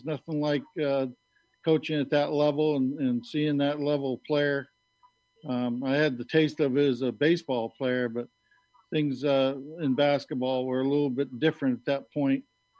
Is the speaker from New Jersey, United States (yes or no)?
no; Maine, United States; So, well, I'm originally from Warrino. I grew up there. My mom and dad were both teachers, one in Bangor and one actually ended up working for the state in the education department.